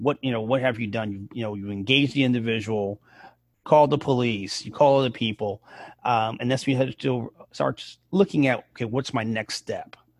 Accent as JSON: {"language": "English", "town": "Bronx", "region": "New York", "country": "United States", "tie": "born or raised there", "said": "When I was younger, you know, I grew up in the Bronx, and I was in high school."}